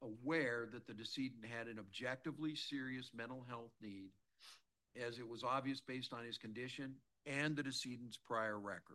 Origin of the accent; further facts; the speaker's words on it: Rugby, North Dakota, United States; in my hometown of Rugby, North Dakota, you know, everybody knows who's in the jail